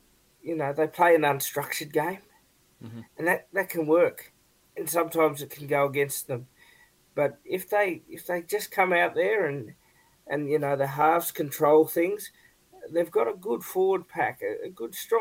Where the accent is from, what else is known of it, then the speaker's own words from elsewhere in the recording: Australia; And that's my opinion as an Australian.